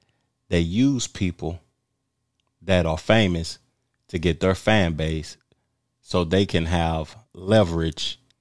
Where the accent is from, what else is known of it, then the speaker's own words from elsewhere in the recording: Tennessee, United States; I'm from Tennessee. I can't help it. Like, if you from my hometown and you hating on … then you don't even like your own people